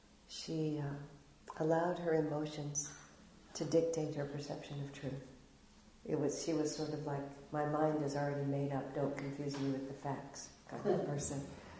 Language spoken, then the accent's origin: English; El Paso, Texas, United States; And especially growing up in El Paso, my family was very intellectually oriented